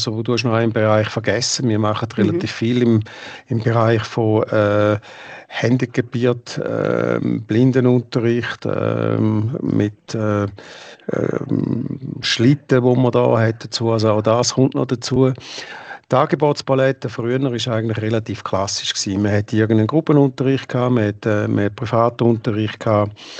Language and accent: German; St. Gallen, Switzerland; ich bin ursprünglich aus dem Toggenburg